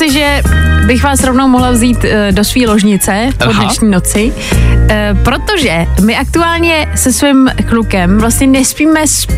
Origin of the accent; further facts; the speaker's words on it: Česká Lípa, Liberec Region, Czechia; Hele, ale já jsem z České Lípy, to není tak daleko.